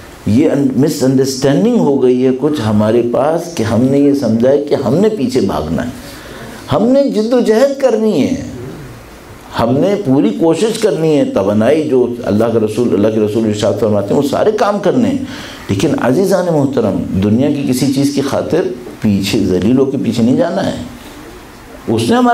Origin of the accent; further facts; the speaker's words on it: Karachi, Sindh, Pakistan; میں ہم خود کراچی کے رہنے والے ہیں, کراچی میں جو شہادتیں ہوئی ہیں ان کو اپنی آنکھوں سے دیکھا ہے